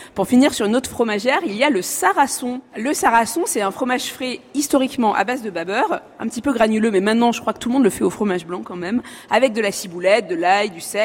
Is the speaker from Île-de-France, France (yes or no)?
no; Provence-Alpes-Côte d'Azur, France; Alors moi quand même je suis provençale